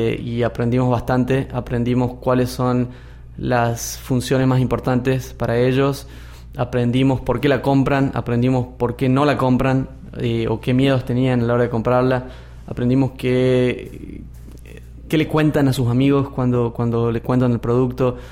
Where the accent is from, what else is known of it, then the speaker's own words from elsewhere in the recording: Concepción, Tucumán, Argentina; moved away as an adult; Yo soy de Tucumán, y dentro de Tucumán soy una ciudad chiquita que se llama Concepción.